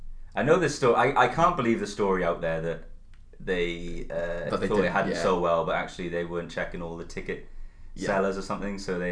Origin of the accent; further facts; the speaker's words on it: Cardiff, Wales, United Kingdom; My hometown.